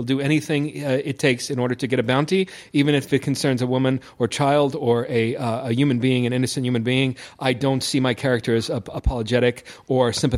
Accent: New York, United States; I'm from New York, so for us it's baseball.

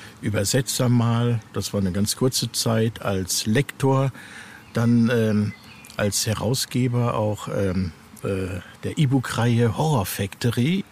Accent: North Rhine-Westphalia, Germany; weil ich mich hier halt gut auskenne in meiner Heimat Ostwestfalen.

